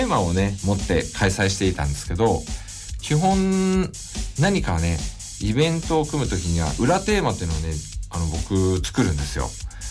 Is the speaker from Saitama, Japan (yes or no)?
no; Kawasaki, Kanagawa, Japan; まあ今度地元の方、地元川崎の方とですね